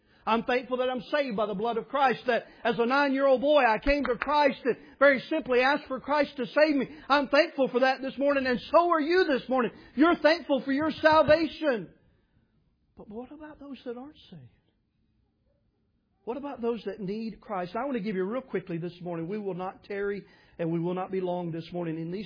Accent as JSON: {"language": "English", "region": "Tennessee", "country": "United States", "tie": "born or raised there", "said": "I didn't grow up in West Tennessee. I grew up in Middle Tennessee. That was home for me."}